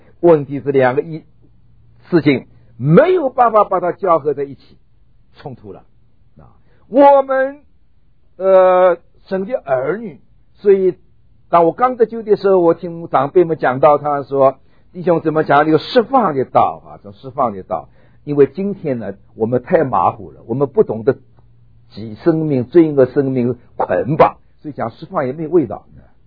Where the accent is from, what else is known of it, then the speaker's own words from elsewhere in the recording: Northeast China, China; 我想我小的时候在东北读过小学，那时候讲的山东话跟山东人一模一样的，到后来忘记了啊